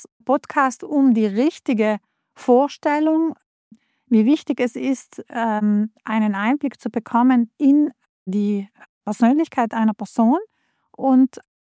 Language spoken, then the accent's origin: German; Trentino-Alto Adige, Italy; Ich komme auch aus Südtirol